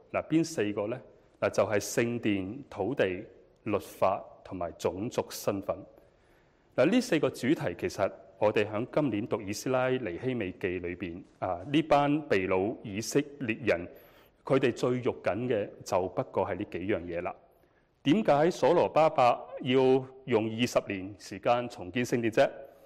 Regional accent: Guangzhou, Guangdong, China; also born or lived in Beijing; 我系广州人啊，所以我家在珠江啦嘛。

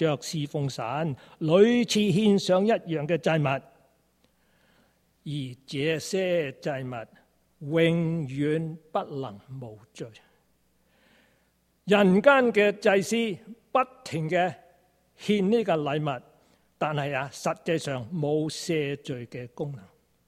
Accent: China; 我们中国人经常说嘛，我们是皇帝的子孙嘛

